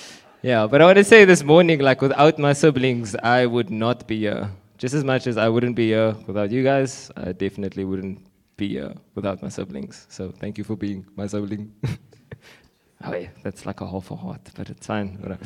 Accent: Blackheath, Western Cape, South Africa; We grew up in Blackheath. For those that don't know where Blackheath is, it's 30 minutes away.

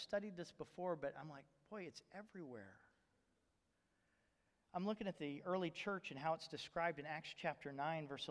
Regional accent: Bible Belt, United States; now in Alaska, United States; now it's not as strong here in Alaska, but I grew up in the Bible Belt, and in the Bible Belt a lot of people claim to be Christian.

